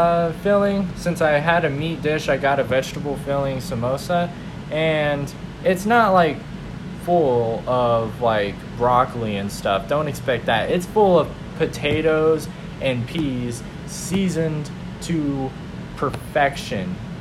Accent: Oklahoma, United States; I come from Oklahoma, so we got these toll booths set up on interstate highways

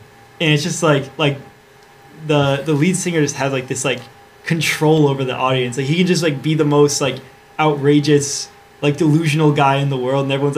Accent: Poughkeepsie, New York, United States; Like, I just never saw one growing up in Poughkeepsie, New York.

